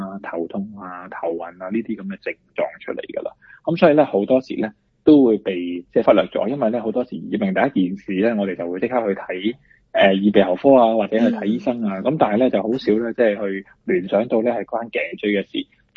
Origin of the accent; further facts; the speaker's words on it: Australia; 我哋澳洲人都好中意食嘅係一啲 yogurt 啊